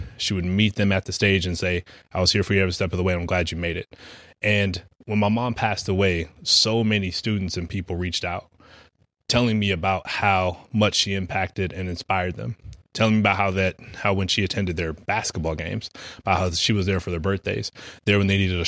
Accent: San Diego, California, United States; So obviously … I'm from San Diego, California, motivational speaker, certified life coach.

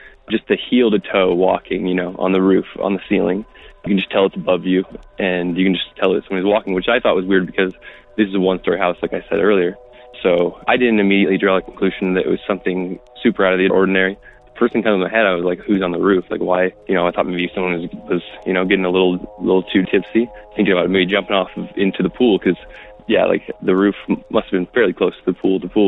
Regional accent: Salt Lake City, Utah, United States; I'm from Salt Lake City, but my story takes place actually in Palm Springs, California.

